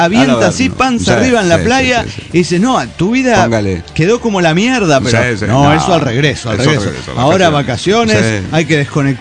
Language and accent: Spanish; San Luis, Argentina; de las Sierras de San Luis, Argentina.